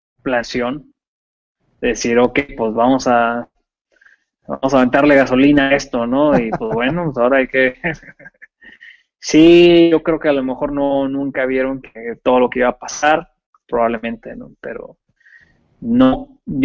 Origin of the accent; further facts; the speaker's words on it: Tampico, Tamaulipas, Mexico; yo soy de Tampico, ¿no?